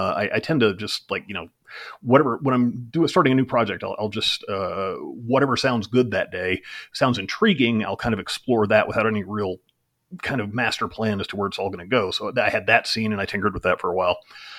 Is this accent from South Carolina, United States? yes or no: yes; South Carolina, United States; also born or lived in Idaho; now in Atlanta, United States; No, well, I've been here 30 years, but I grew up in South Carolina and was born in Idaho, which is on the opposite side of the country.